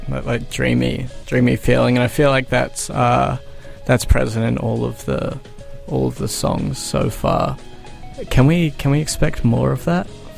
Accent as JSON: {"language": "English", "town": "Hamilton", "region": "Waikato", "country": "New Zealand", "said": "I'm from Hamilton, so when I saw that on the sheet, I was like, whoa."}